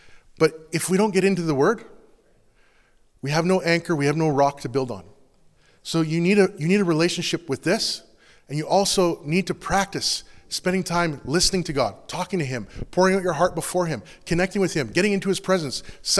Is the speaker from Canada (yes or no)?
yes; Canada; okay, guys, we're so Canadian